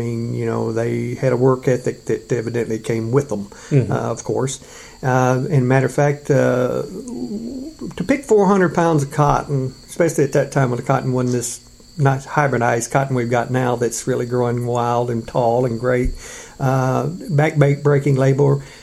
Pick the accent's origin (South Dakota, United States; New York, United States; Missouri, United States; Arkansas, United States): Arkansas, United States; Yarborough; also born or lived in Blytheville; Well, I was born in Blytheville, Arkansas, October 13th, 1949, my family lived in a little town north of Blytheville called Yarborough. We lived on a cotton soybean farm.